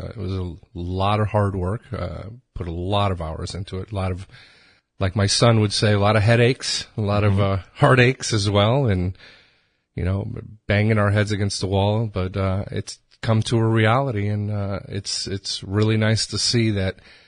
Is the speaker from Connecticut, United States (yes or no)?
yes; Connecticut, United States; also born or lived in South America / Europe; now in Flagler County, United States; I've been a resident of Flagler County for 15 years. Mm-hmm. I was born in South America. I grew up in Connecticut, mm-hmm. Went to school there, went to school in Europe, came back here, got married, had a couple kids.